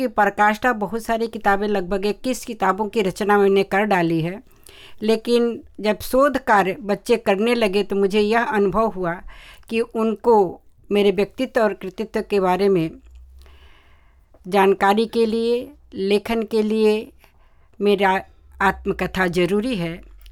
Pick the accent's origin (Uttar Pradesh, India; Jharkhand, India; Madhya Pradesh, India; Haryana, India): Uttar Pradesh, India; Ballia; born there; वहाँ मेरा जन्म बलिया डिस्ट्रिक्ट बलिया जिला में हुआ है